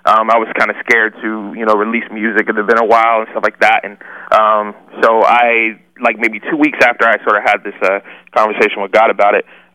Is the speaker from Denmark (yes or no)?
no; Salina, Kansas, United States; I am from a town called Salina, Kansas.